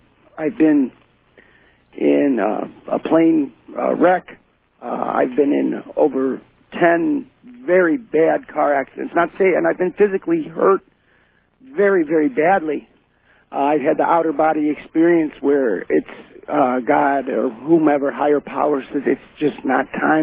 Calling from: Cleveland, Ohio, United States; I'm from Cleveland.

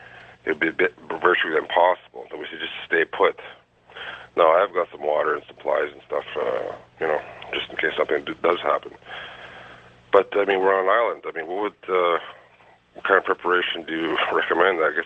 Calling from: Montreal, Quebec, Canada; Yeah, Montreal's an island. We have about 1.8 million people with about 15 bridges.

